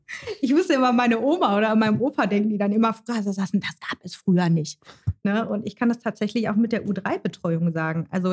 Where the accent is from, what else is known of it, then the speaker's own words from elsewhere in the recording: Gladbeck, North Rhine-Westphalia, Germany; Also meine Familie hat auch Zechenhintergrund. Also mein Papa war auf der Zeche, mein Opa war auf der Zeche. Genau, und ich bin in Gladbeck aufgewachsen